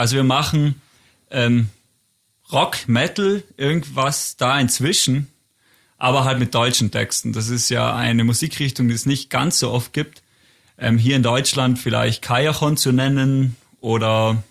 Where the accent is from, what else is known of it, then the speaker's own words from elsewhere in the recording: Barbian, Trentino-Alto Adige, Italy; Wir kommen aus Barbian, das ist eine kleine Gemeinde im Eisacktal, also ungefähr... Wirklich, also ich würde sagen, im Herzen von Südtirol ist es wirklich genau in der Mitte.